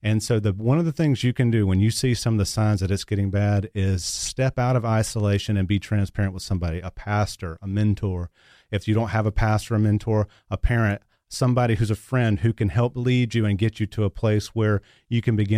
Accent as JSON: {"language": "English", "town": "Dothan", "region": "Alabama", "country": "United States", "tie": "born or raised there", "said": "a pastor from my hometown in Dothan, Alabama, at my mother's request, had written me some letters."}